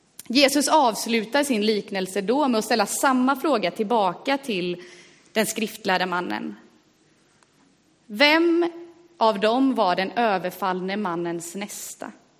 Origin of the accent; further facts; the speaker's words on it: Gothenburg, Västra Götaland County, Sweden; now in Stockholm, Sweden; och jag är göteborgare i både grunden och i hjärtat, men lever just nu i exil i Stockholm där jag läser till pastor på Teologiska högskolan.